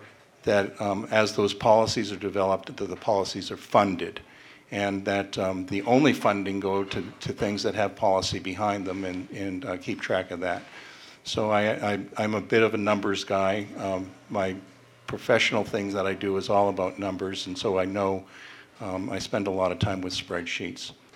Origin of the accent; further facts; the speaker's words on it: Portland, Maine, United States; born there; I was born in Portland, Maine.